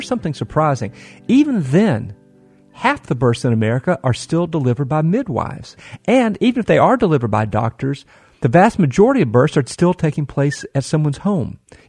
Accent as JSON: {"language": "English", "town": "Asheville", "region": "North Carolina", "country": "United States", "tie": "born there", "said": "my mom and dad were 20, 21 years old, and they lived way up in the mountains of North Carolina. I was born in January."}